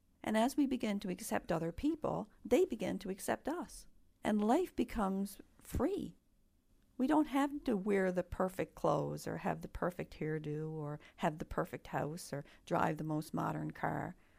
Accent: Newfoundland and Labrador, Canada; I grew up in Newfoundland.

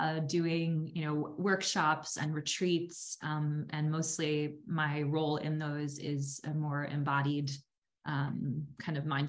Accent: New York, United States; I am I'm from New York, and I currently live in New York City. I lived in different places in the country also

